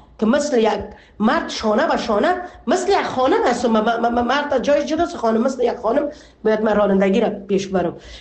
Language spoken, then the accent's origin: Persian; Afghanistan; moved away as an adult; now in Canada